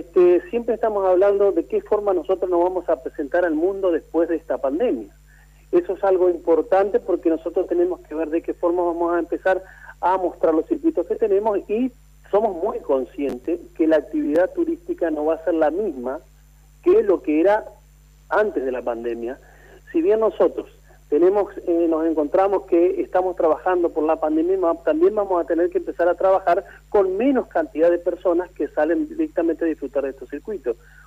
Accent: Argentina; soy el único argentino que ha quedado directamente para presentar estos circuitos turísticos

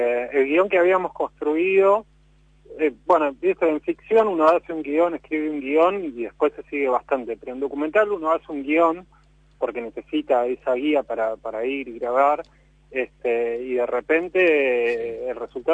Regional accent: Bariloche, Río Negro, Argentina; now in Buenos Aires, Argentina; Che, no soy tan porteño tampoco, soy de Bariloche yo en realidad.

